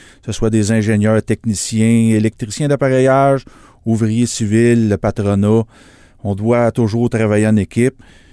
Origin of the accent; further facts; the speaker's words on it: Gracefield, Quebec, Canada; Je suis résident de Gracefield depuis ma naissance. Je suis sorti à l'extérieur seulement quelques années.